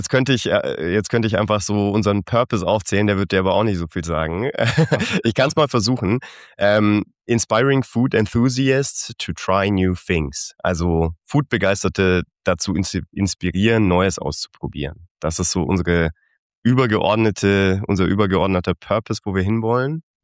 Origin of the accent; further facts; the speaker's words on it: Augsburg, Bavaria, Germany; now in Berlin, Germany; ich bin 34 Jahre alt, ich komme aus Süddeutschland, ich bin in Augsburg aufgewachsen, wohne jetzt seit ein paar Jahren in Berlin.